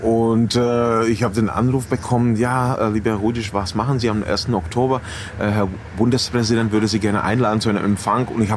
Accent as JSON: {"language": "German", "region": "Saxony", "country": "Germany", "tie": "born or raised there", "said": "in Sachsen, wo ich schon vor der Wende viel unterwegs war, ich bin ja in der Nähe aufgewachsen"}